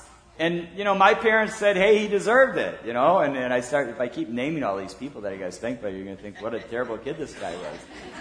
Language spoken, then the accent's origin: English; Woodhaven, Michigan, United States; I grew up in Woodhaven, Michigan, and in our public elementary school, we had Christmas concerts.